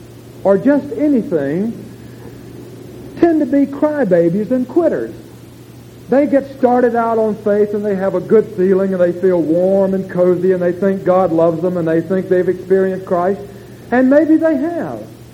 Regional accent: Florida, United States; very much like when I was a young man and growing up in the Everglades, we'd be down on some of those lonely rivers

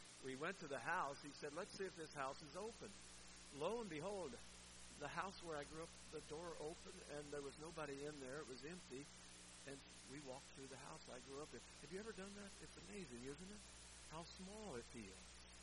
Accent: Mingo, Ohio, United States; drove back up to the my hometown, but a big metropolis of Mingo, Ohio, which has 90 people in it. And we grew up outside that.

